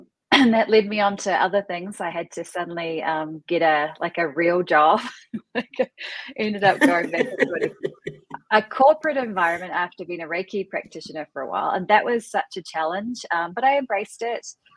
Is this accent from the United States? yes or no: no; New Zealand; So I'm originally from New Zealand. If you've heard the term Kiwis